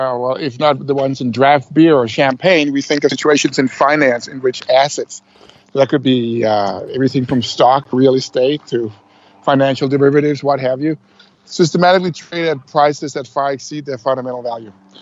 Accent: Copenhagen, Capital Region, Denmark; Copenhagen is very different from what it used to be.

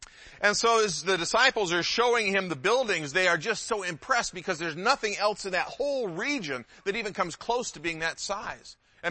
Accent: Midwest, United States; And we don't have as many brick homes here in the West Coast as we did where I grew up in the Midwest.

